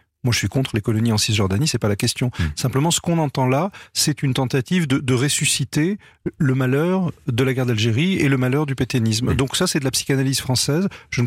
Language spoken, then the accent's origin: French; France; moi, je suis français avant tout. Ce qui me préoccupe, c'est la situation en France